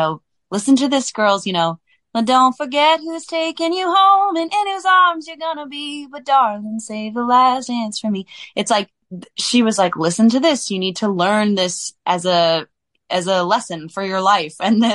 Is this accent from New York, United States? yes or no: no; California, United States